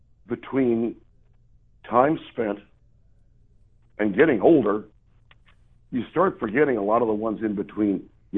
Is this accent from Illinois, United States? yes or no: yes; Chicago, Illinois, United States; it was really easy being impartial as a Chicagoan for the game on Saturday night in Loyola.